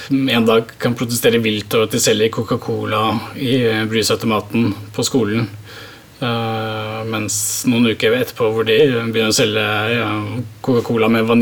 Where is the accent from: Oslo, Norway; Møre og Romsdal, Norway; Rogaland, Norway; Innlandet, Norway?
Oslo, Norway; Jeg er født og oppvokst i Oslo, på Lilleaker, som da er vest i Oslo, men som er et sted med arbeiderklassebakgrunn fra gammelt av, med alle fabrikkene som var langs Lysakerelva.